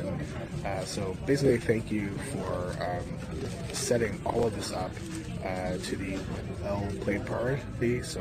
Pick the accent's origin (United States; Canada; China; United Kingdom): Canada; because I'm Canadian, eh?